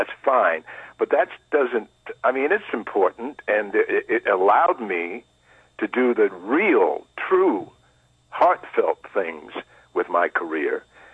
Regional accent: Washington, District of Columbia, United States; But no, I'm from Washington, D.C. proudly.

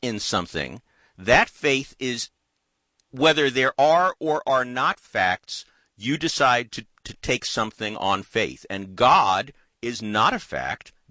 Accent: Ireland; Like, I'm from Ireland. It's not part of the British Isles.

